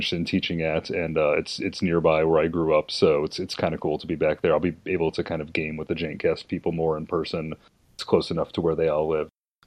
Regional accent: Illinois, United States; And now I will be moving back to Illinois, where I'm originally from Chicagoland.

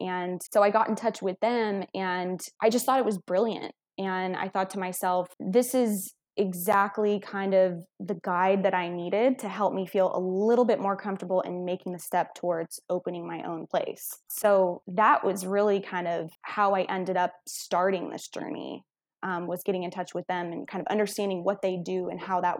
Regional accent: Texas, United States; Yeah, so I grew up in Central Texas and I attended the Texas A&M University

